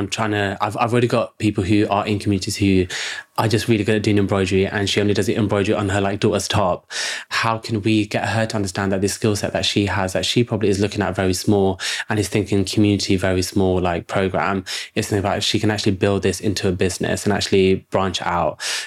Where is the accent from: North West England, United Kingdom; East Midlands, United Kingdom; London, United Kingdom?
London, United Kingdom; I grew up on the Isle of Dogs, which is very different as a community in Tower Hamlets.